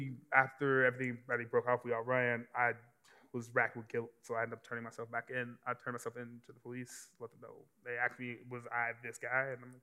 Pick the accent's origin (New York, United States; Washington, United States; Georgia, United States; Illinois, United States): Illinois, United States; Chicago; moved away; Growing up in Chicago, it was definitely rough, to say the least.